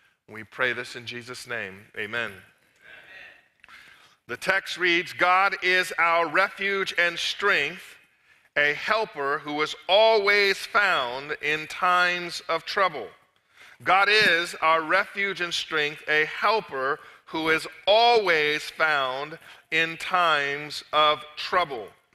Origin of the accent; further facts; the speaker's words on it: California, United States; As Pastor Chris mentioned, I'm from California where the weather's always the same.